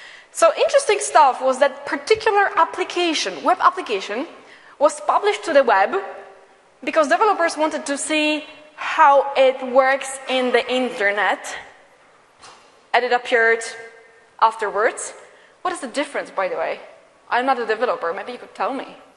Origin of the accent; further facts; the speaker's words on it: Poland; English is a second language; I'm from Poland. We don't like expensive stuff.